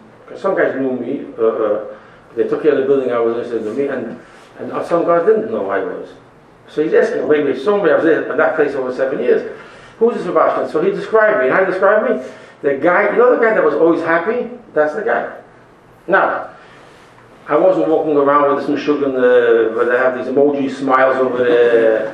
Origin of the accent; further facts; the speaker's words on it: Brooklyn, New York, United States; As a kid, I didn't want me to see this. I grew up in Borough Park.